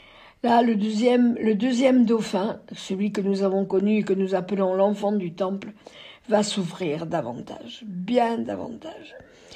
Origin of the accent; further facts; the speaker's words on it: Corsica, France; chez nous en Corse aussi, on avait des maires